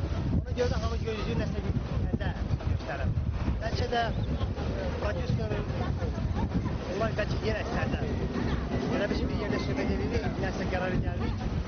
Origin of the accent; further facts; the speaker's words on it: Russia; Sovetski Soyuz vaxtında elədi ki, atam anam köçüblə, ailəmiz köçüb Rusiyada böyümüşəm mən uşaqlıqdan.